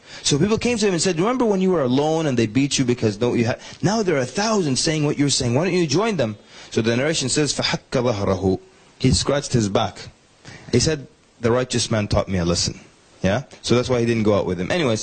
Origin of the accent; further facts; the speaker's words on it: Sudan; I'm from Sudan originally, by default. By default, everyone's Sufi. My father's side of the family are all Ismaili Sufis